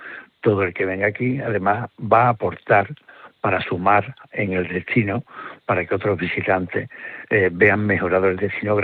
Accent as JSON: {"language": "Spanish", "town": "Cazalla de la Sierra", "region": "Andalusia", "country": "Spain", "said": "pues un poco se ponga en valor en mi pueblo, supone no solamente el conocimiento de Cazalla, que ya es bastante conocido"}